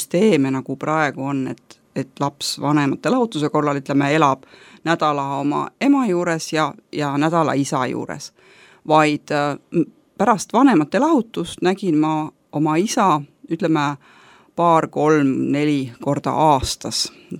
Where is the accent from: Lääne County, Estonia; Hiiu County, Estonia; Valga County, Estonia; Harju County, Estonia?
Harju County, Estonia; Tallinn; moved away as an adult; now in Finland; muidu olen pärit Tallinnast ja Soome siis sattusin 18 aastat tagasi, kuna töötasin vanglas, Murru vanglas